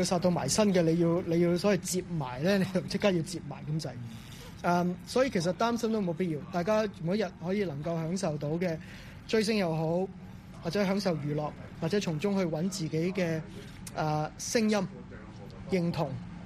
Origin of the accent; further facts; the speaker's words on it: Hong Kong; 我們香港人